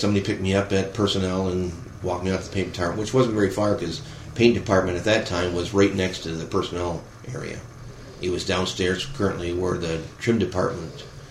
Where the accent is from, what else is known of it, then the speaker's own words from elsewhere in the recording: Kalamazoo, Michigan, United States; also born or lived in Battle Creek; Kalamazoo is where I lived, and I was raised in Kalamazoo, but had to go to Battle Creek to go to a Protestant hospital to be born, so kind of an unusual story for the time.